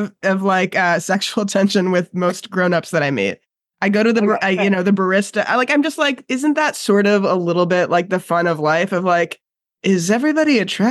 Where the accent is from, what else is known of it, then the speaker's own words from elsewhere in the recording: North York, Ontario, Canada; I've come a long way from my sort of like just daughter of immigrants growing up in North York thinking I was like a straight little good brown girl the way I was expected to be.